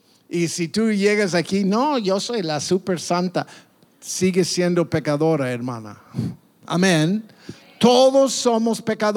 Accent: United States; yo soy güero y vengo de los Estados Unidos.

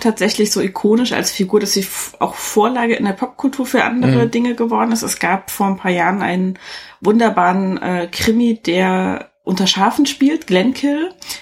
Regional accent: East Germany, Germany; Ich komme aus dem Osten, ich kenne das nicht.

